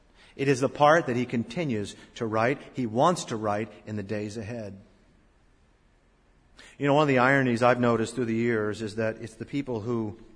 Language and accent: English; Boston, Massachusetts, United States; then finally, I realized, I'm the jerk from Boston. I'm the one with the problem.